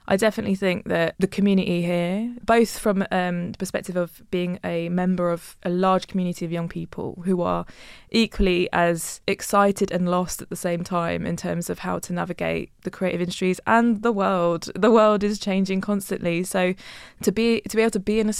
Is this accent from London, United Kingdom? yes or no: yes; London, United Kingdom; my pronouns are she and her, and I'm from London, been a Londoner all my life.